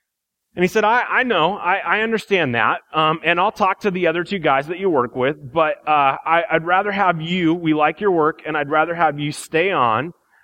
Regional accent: Midwest, United States; Because I grew up in the Midwest, and I worked for a bank

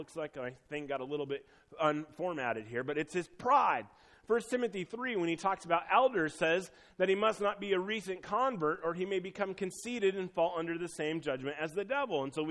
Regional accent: Iowa, United States; I grew up in Northwest Iowa and had a little Christian college that my dad went to with a Christian radio station.

